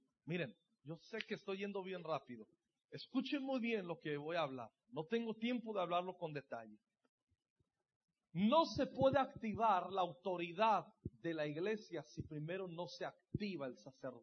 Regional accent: Michoacán, Mexico; Una vez yo fui a Zamora, en Michoacán, yo soy de Michoacán

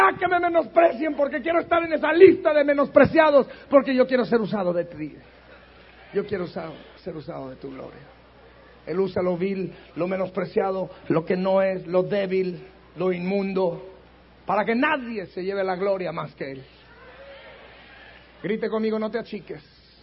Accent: Durango, Mexico; Yo vengo de Durango. ¿Acaso algo bueno puede salir de Durango? Pues sí, yo salí de Durango.

